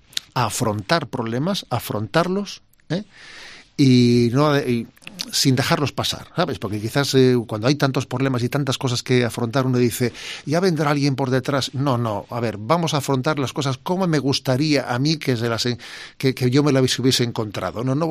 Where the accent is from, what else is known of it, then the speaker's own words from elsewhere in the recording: San Sebastián, Basque Country, Spain; porque claro, yo soy donostiarra, entonces ser obispo donde tú has vivido tiene muchas ventajas